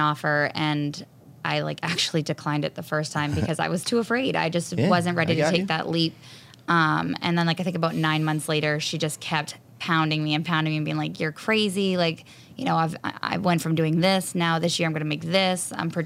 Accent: Maine, United States; I mean, we're from Maine. I mean, there's not many mortgage brokerage.

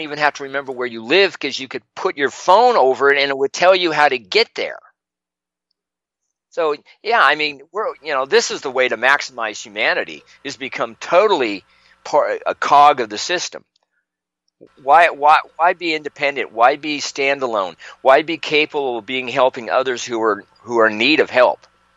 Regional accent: United States; As an American, we have responsibilities, obligation, and consequences to hold the power we have dearly

